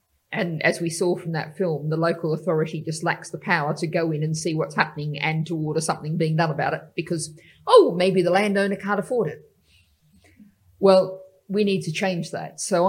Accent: Australia; accent: Australian; if anyone hasn't picked my accent up, it comes from Australia originally.

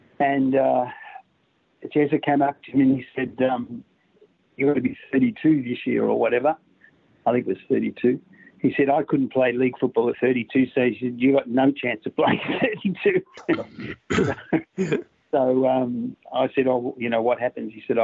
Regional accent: St Kilda, Victoria, Australia; and I was born and bred in St Kilda.

